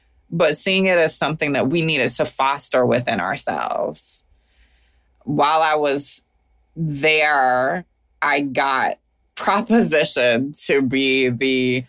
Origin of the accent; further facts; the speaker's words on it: Atlanta, Georgia, United States; moved away as an adult; now in Oakland, United States; My first time living outside of Georgia at 25 years old.